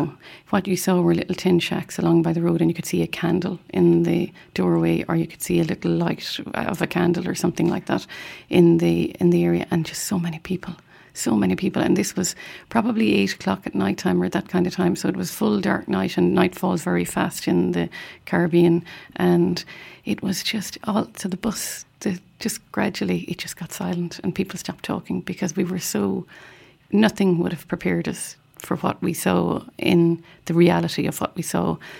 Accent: Ireland; I was born in Loch Atorik. I live in the house I was born in, which is lovely

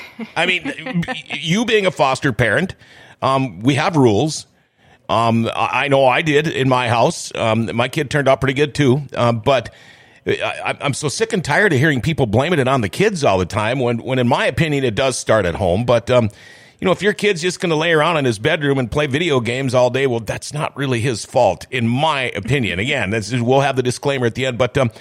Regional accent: Thief River Falls, Minnesota, United States; I grew up in Thief River Falls. My goal in life, my whole time growing up was I can't wait to get out of here. I can't wait to move away. I did. I went all over.

